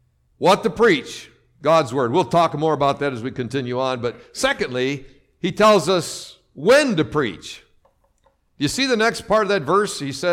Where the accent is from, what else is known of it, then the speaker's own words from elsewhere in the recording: Berea, Kentucky, United States; We're from Berea, Kentucky.